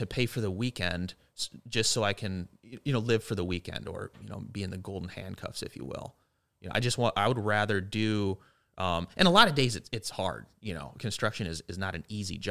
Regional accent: Austin, Minnesota, United States; also born or lived in Rochester; I was born in Rochester, lived here till I think I was 3. And then my family moved to Austin, just about 45 minutes away. Grew up there.

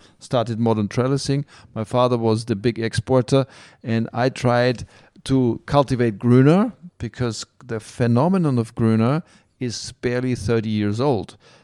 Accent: Austria; now in California, United States; I grew up in Austria and in Europe, conservative schools and trained and, you know, Catholic

